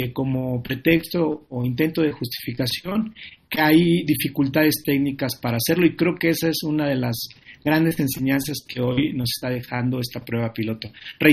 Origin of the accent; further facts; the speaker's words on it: Mexico; En la medida en que como mexicanas y mexicanos nos involucremos